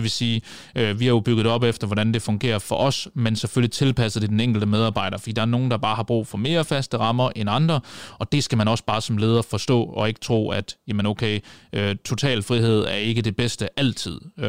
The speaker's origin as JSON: {"language": "Danish", "region": "Central Denmark Region", "country": "Denmark", "said": "Vi kommer ud fra Vestjylland"}